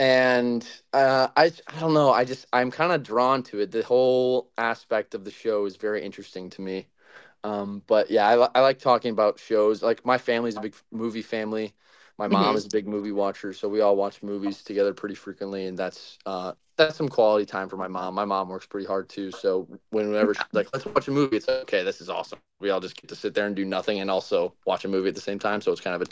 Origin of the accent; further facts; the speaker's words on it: Chicago, Illinois, United States; I am from Chicago, Illinois. I'm from a suburb outside of Chicago, but I just say Chicago is a general area